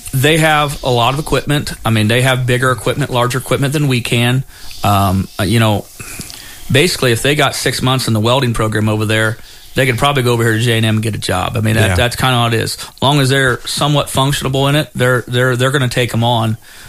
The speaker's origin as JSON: {"language": "English", "town": "Waynesfield", "region": "Ohio", "country": "United States", "tie": "born or raised there", "said": "My brother, I grew up in Waynesfield, Ohio, kind of on the other side of Walpock."}